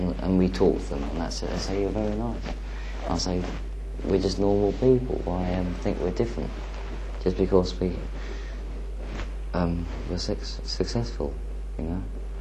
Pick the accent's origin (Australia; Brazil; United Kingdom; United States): United Kingdom; England; I go home to my hometown in England, and I've got all my old friends there